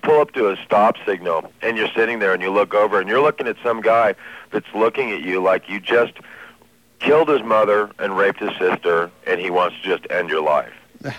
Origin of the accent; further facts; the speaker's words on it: Santa Monica, California, United States; L.A. has probably got to be, and I was born in Santa Monica and grew up here